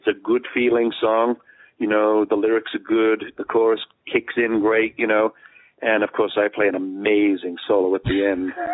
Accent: Liverpool, North West England, United Kingdom; And truthfully, if you think about … I'm from Liverpool

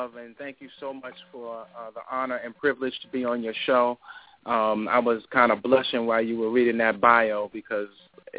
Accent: Long Island, New York, United States; I'm originally from Long Island myself, New York.

